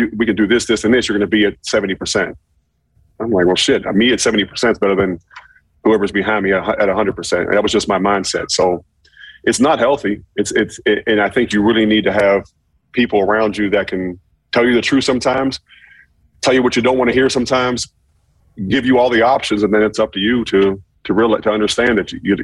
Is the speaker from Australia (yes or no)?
no; Pittsburgh, Pennsylvania, United States; It's like an old, like growing up in Pittsburgh, it's like that old basement that's just musty